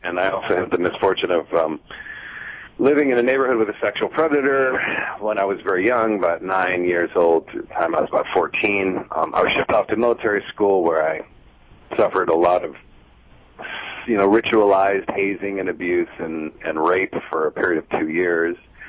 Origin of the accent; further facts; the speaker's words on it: Chicago, Illinois, United States; the long and short of it is that I was raised in Chicago in a conservative family. My mother's family was from a line of working-class immigrants from Sicily.